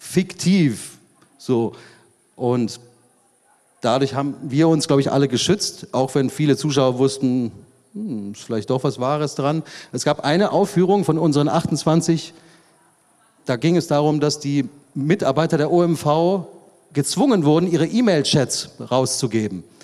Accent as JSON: {"language": "German", "country": "Germany", "said": "Es ist schwer, weil also er ist Wiener, ich bin Deutscher, aber wir sind uns sehr ähnlich, komischerweise."}